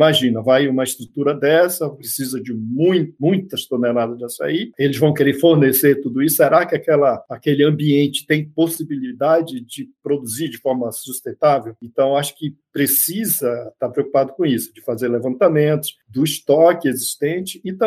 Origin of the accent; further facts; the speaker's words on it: Amazon, Brazil; como eu sou amazônida